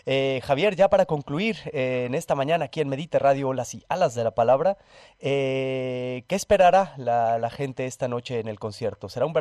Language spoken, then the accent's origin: Spanish; Mexico City, Mexico; Soy chilango, sí, soy chilango, soy chilango.